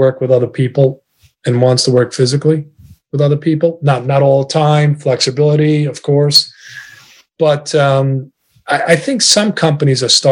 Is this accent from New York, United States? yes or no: yes; Glen Cove, New York, United States; English is a second language; I grew up, frankly, learning the English language in schools, in the public schools. I grew up in Glen Cove on Long Island.